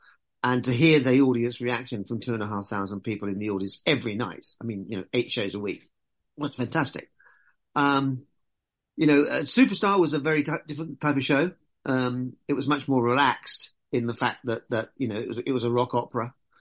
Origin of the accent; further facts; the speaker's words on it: London, United Kingdom; born there; I was a small town boy, although I was born in London. I was a small town boy, really.